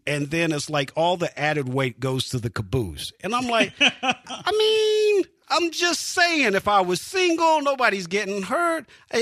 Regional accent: South Carolina, United States; I grew up in South Carolina. I thought Mexican food was Taco Bell

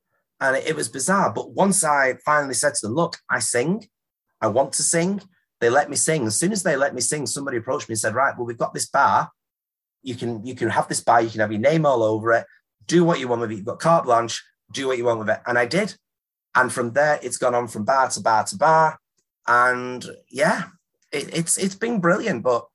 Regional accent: Canary Islands, Spain; nobody knew who I was other than I was this … from Gran Canaria. That's all they used to do … from Gran Canaria.

